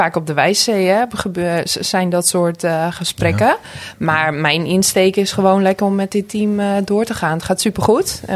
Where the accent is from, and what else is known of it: Sneek, Friesland, Netherlands; born or raised there; also born or lived in Harlingen